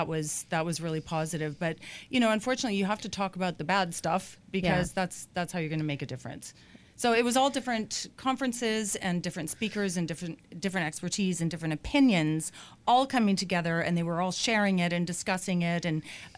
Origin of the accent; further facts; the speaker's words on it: Saskatchewan, Canada; as you may or may not know, I am from Saskatchewan